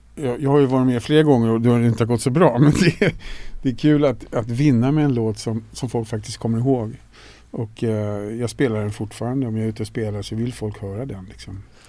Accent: Solna, Stockholm County, Sweden; Jag är uppvuxen i Solna utanför Stockholm. Det betyder att man är AIK-are i hjärtat forever. Ganska normal uppväxt.

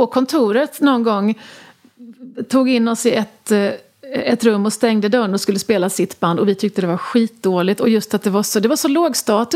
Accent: Jönköping, Jönköping County, Sweden; eftersom vi var från Jönköping och bodde där länge

